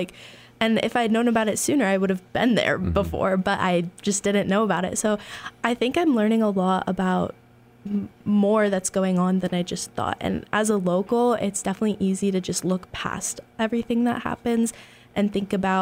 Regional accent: Massachusetts, United States; I think that because I'm from North County... Like going to Stockbridge, going to Great Barrington always felt like such a drive

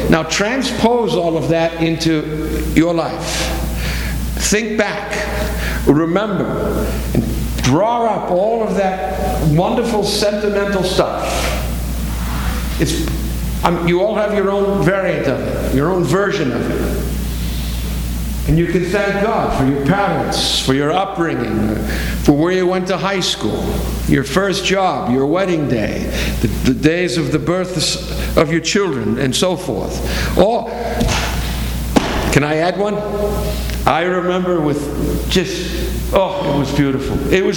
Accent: Boston, Massachusetts, United States; I grew up in Boston. I grew up surrounded by my Welsh family. I grew up in a city that rooted for the right teams.

